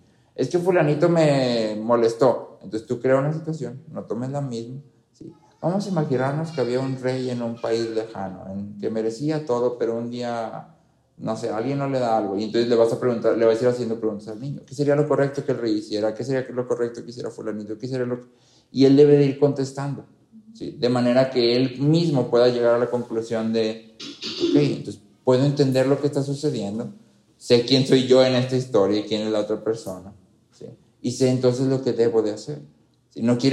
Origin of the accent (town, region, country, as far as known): Mexico